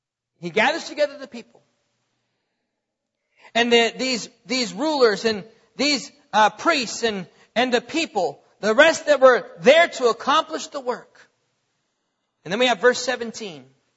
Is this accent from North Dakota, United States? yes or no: yes; North Dakota, United States; I was born and raised in North Dakota, where there are more cows than people, okay?